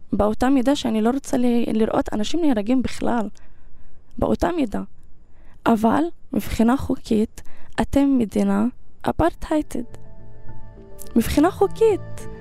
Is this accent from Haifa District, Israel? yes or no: yes; Umm al-Fahm, Haifa District, Israel; אני מאום אל-פחם, אז רוב הסביבה שלי כן חושבת כמוני